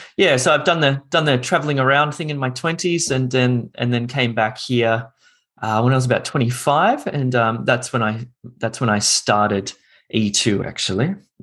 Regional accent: Melbourne, Victoria, Australia; Yeah, kind of. This is pretty much my home city.

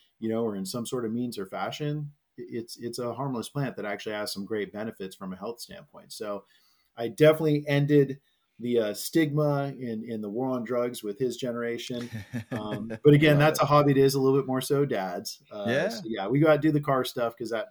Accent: California, United States; And, you know, growing up in NorCal, of course, we had Sears Point, Laguna Raceway

